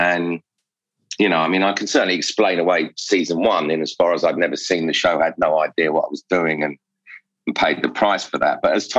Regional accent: London, United Kingdom; I had a great childhood.

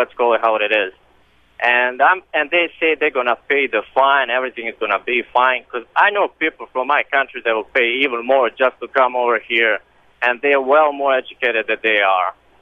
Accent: Bosnia & Herzegovina; English is a second language; now in United States; I am the immigrant that she's talking about. I am from Bosnia. I came over here 7 years ago.

